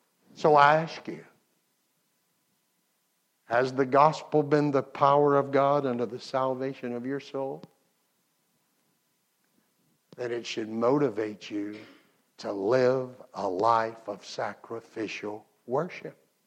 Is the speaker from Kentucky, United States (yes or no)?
no; Mobile, Alabama, United States; But when I came back to Mobile, do you know who was teaching a ladies' conference in my hometown?